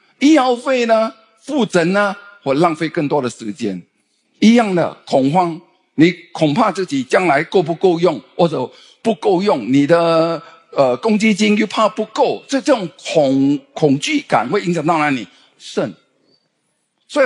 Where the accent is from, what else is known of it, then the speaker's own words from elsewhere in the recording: Fujian, China; 出国我们福建话叫假峰，